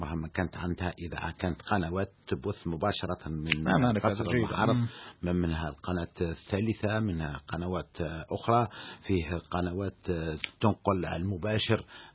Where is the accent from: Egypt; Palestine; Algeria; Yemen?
Algeria; أنا كمواطن جزائري